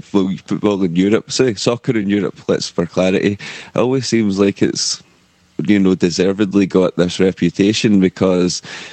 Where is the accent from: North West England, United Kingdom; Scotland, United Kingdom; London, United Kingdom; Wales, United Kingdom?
Scotland, United Kingdom; That's just because I'm Scottish. That's a natural impulse for a Scottish person, it seems.